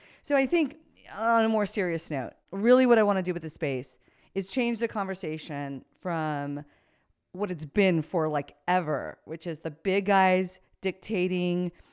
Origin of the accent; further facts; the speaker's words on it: United States; I'm a forward-looking girl. I look forward 90 days. And I'm an American.